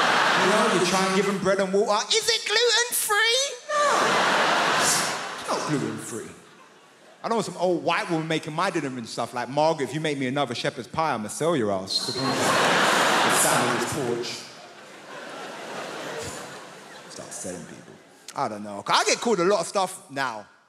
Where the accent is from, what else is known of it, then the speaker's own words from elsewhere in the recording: Ilford, London, United Kingdom; I'm from Ilford, man. If you don't know Ilford, it's in between East London. Don't you cheer Ilford, goddammit. Ilford is horrible. It's in between East London and hell. That's where Ilford is.